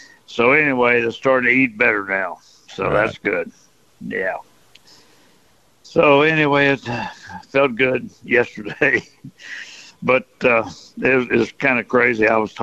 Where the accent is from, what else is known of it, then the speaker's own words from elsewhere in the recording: Port Arthur, Texas, United States; when I was growing up as a kid, growing up in Port Arthur